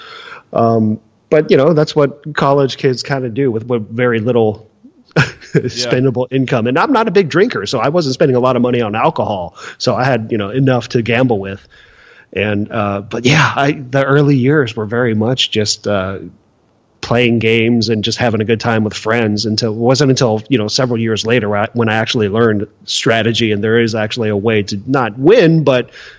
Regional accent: Orange County, California, United States; So I grew up in Orange County, which is a good 30, 40 minutes south of Los Angeles. And I went to college at UCSD down in San Diego.

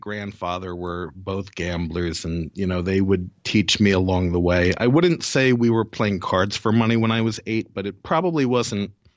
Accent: Brooklyn, New York, United States; we're originally from Brooklyn, and playing gin rummy for money was very common

